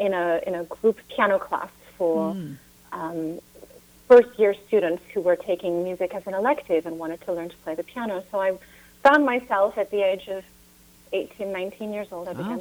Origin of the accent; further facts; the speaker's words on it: United States; I spent a lot of my childhood growing up in America, so there was not access to such great cheese until I was in France